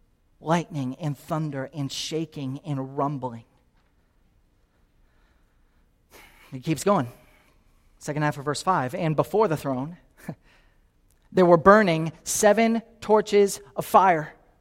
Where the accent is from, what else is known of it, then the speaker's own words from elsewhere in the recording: Naples, Florida, United States; I grew up here in Naples, Florida